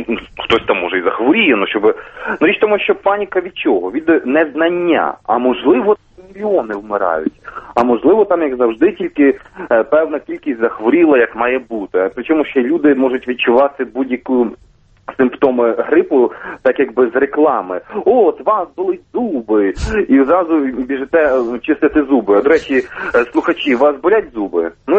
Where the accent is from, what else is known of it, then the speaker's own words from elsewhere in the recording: Zhovkva, Lviv Oblast, Ukraine; Львівська область, місто Жовква.